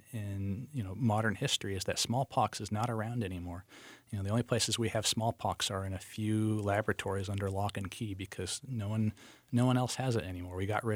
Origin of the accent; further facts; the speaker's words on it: Arizona, United States; I grew up in Arizona